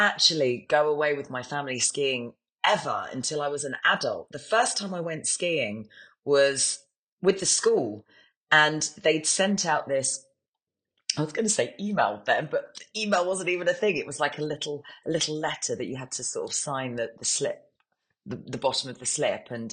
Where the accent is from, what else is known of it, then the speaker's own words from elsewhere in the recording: South West England, United Kingdom; I mean, I'm from Dorset. I'm from the South Coast anyway.